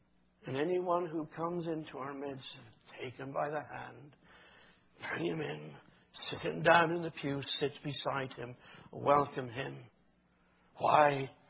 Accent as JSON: {"language": "English", "region": "Scotland", "country": "United Kingdom", "said": "Not because I'm a Scot, not because you are Dutch."}